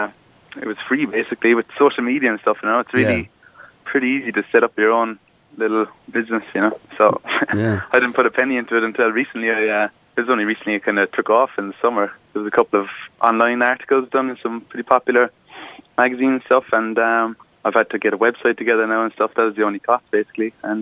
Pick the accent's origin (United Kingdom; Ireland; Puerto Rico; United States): Ireland; Clonakilty, Munster; now in Dublin, Ireland; I'm from Clonakilty in Cork.